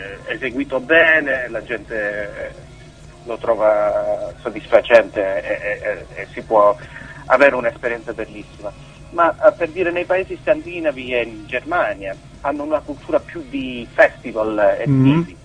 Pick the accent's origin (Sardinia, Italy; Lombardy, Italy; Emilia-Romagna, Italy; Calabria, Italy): Calabria, Italy; Cosenza; Io sono originario di Cosenza, si sente dall'accento. ho fatto le scuole elementari e superiori a Cosenza, poi sono trasferito di Arco Rosso.